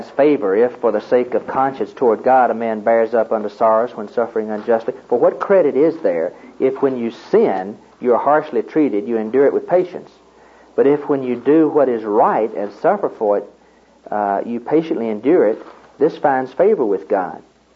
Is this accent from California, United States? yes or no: no; Tennessee, United States; I came from Tennessee, and it's the idea in Tennessee of where the TVA, Tennessee Valley Authority, they dammed up water